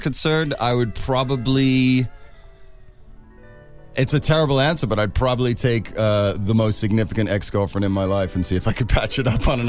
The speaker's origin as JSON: {"language": "English", "region": "England", "country": "United Kingdom", "said": "I'm English, you douchebag."}